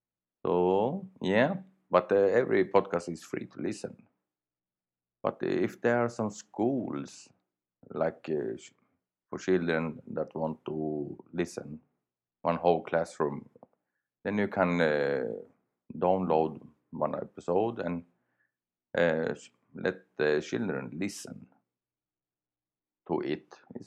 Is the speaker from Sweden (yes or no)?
yes; Sweden; first language Swedish; English is a second language; easier for me to record in Swedish, because it's my natural language, and it's in English. You know, my Swedish accent go through, so it's a little hard.